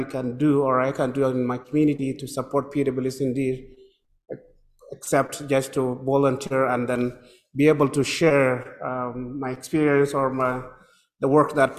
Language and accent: English; Ethiopia; English is a second language; moved away as an adult; now in Calgary, California, United States; I come from Calgary. Originally, I came from Ethiopia. I came to Canada in 2002.